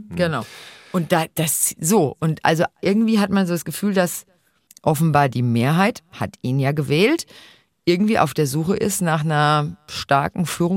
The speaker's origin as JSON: {"language": "German", "country": "Germany", "said": "für mich als Deutsche"}